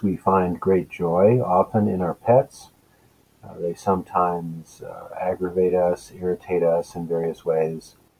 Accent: Anchorage, Alaska, United States; She was a husky German Shepherd mix that we had when I was growing up in Anchorage, Alaska.

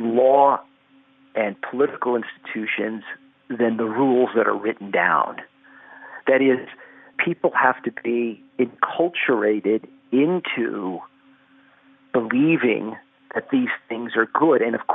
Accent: Nevada, United States; in my home state of Nevada

